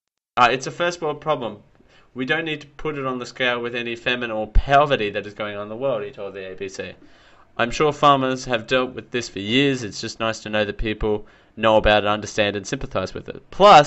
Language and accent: English; Dalby, Queensland, Australia; born or raised there